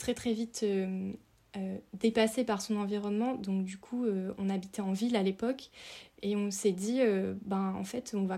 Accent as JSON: {"language": "French", "region": "Nouvelle-Aquitaine", "country": "France", "tie": "born or raised there", "said": "puisque j'ai grandi en Dordogne. Et donc, il n'y a ni la montagne, ni la mer"}